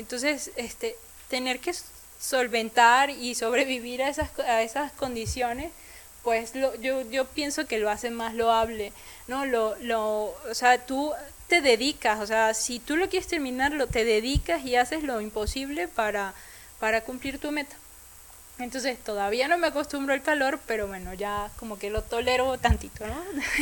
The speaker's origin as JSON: {"language": "Spanish", "town": "Caracas", "region": "Capital District", "country": "Venezuela", "said": "yo vengo de Caracas y pues sí, la temperatura promedio es 28 grados"}